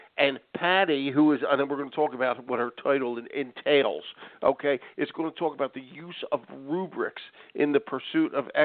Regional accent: Philadelphia, Pennsylvania, United States; I'm from that area. I grew up in West Philly, and I went to Westchester.

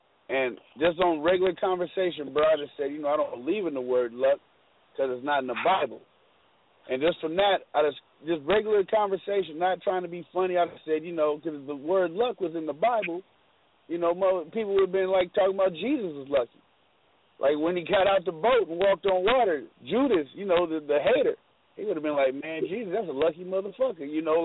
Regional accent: Fairfield, California, United States; Nah, I'm from Fairfield, bro. You know, I'm from Fairfield. So, you know, 707.

